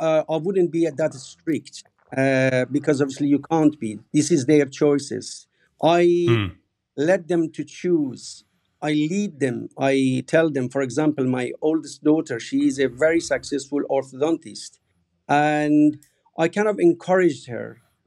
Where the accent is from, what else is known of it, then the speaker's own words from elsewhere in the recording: Iran; Obviously, I was born in Iran and raised in a family, kind of a middle-class family.